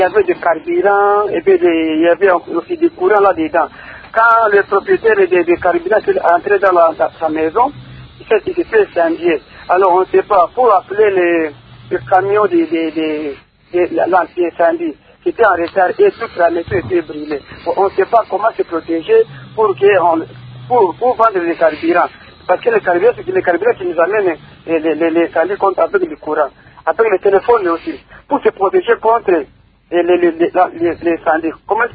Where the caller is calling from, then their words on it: Kindu, Maniema, DR Congo; Je veux savoir, ici chez nous, au Kindu, il y avait un cas qui s'est passé dans le mois dernier, ici.